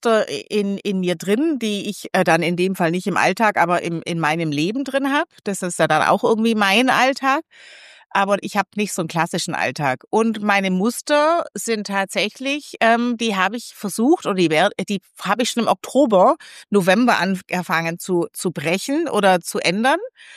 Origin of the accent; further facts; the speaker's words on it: Baden-Württemberg, Germany; Entschuldige mal, ich bin Schwabe.